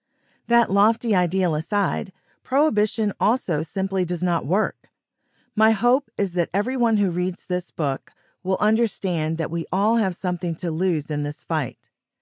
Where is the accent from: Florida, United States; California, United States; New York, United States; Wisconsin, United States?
California, United States; Beverly Hills; two lawyers for parents, a stoner dad, growing up in Beverly Hills in the 70s and 80s, my writing this book will not come as a surprise.